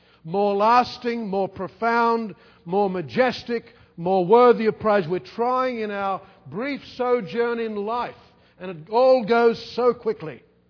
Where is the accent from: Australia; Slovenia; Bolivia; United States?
Australia; Darwin, Northern Territory; I grew up in Darwin, in the north of Australia